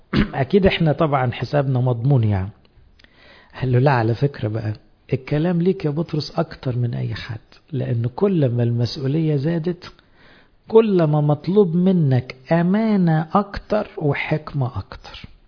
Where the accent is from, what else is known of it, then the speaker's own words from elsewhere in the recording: Egypt; عندنا في مصر بعد الثورة بقى في شعار مهم قوي